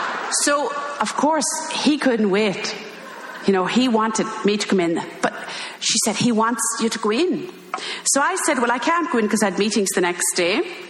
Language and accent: English; Ireland; now in United States; even though I'm in America 40 years, but I'm still Irish.